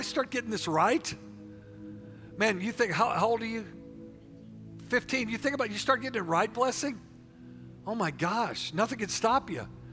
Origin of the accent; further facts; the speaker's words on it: Missouri, United States; for me, I grew up in Missouri. I could have said, yeah, I'm out of the mainstream. I'm in a forgotten place here.